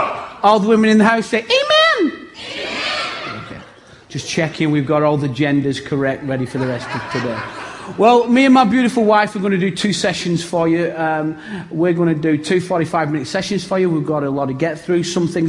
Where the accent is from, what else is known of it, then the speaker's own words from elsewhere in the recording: England, United Kingdom; I'm an Englishman abroad, right?